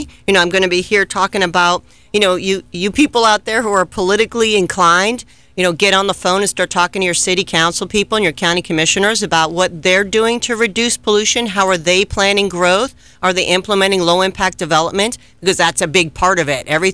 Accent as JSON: {"language": "English", "region": "Florida", "country": "United States", "tie": "born or raised there", "said": "I grew up in South Florida. I was a surfer. I liked to go diving. I liked to go down to the Keys."}